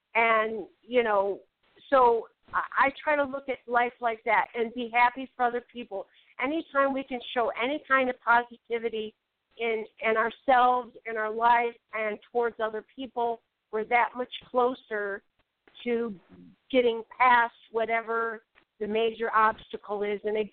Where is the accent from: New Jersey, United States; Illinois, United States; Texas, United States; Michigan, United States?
Illinois, United States; Chicago; I grew up in Chicago.